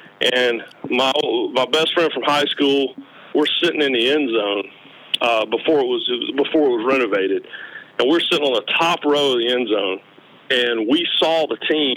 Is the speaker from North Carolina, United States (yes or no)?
yes; Raleigh, North Carolina, United States; I'm growing up in Raleigh in the 80s, so I was an NC State fan.